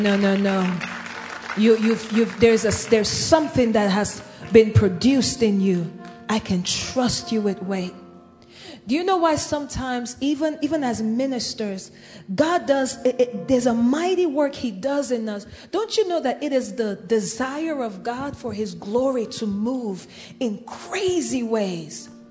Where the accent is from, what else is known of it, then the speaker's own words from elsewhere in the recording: Nigeria; You see, as a Nigerian, the opinion of your family holds great weight.